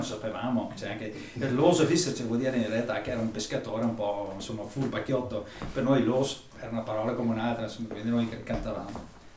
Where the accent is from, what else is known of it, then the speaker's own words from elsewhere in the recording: Belgium; io sono belga, dai Paesi Bassi